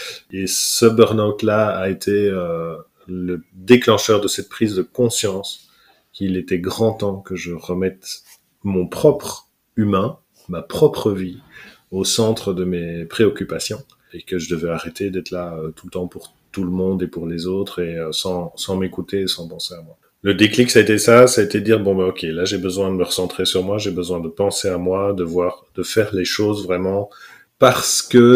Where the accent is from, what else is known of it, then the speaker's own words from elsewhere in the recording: Belgium; Donc, effectivement, je suis belge, hein, vous l'avez compris.